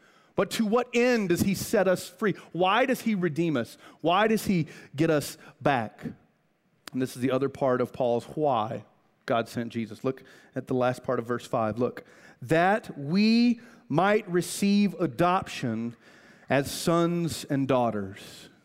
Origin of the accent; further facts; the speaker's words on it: Greenville, United States; And I told her I was from Greenville, and I owned this jacket in college.